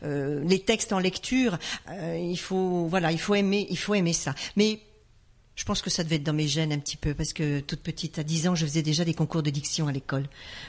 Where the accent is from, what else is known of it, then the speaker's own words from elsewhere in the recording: Bourgogne-Franche-Comté, France; accent: Morvan; je vais vous gratifier de mon accent sur cette histoire qui malheureusement n'a pas le charme de l'accent du Midi, mais qui est le mien à l'origine.